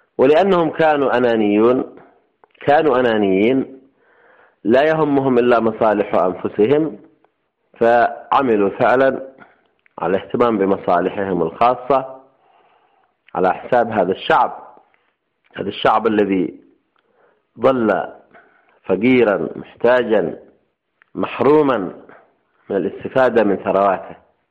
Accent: Yemen; أو ما لديها من البترول أقل مما لدينا كيمنيين

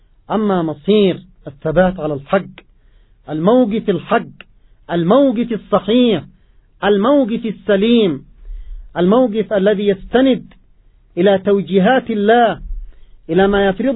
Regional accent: Yemen; نحن كشعب يمني مسلم

